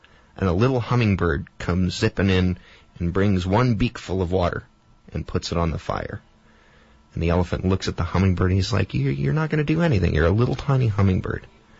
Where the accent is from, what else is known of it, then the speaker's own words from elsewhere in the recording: Alaska, United States; I'm from Alaska, and that 10-year break, I did a lot of traveling.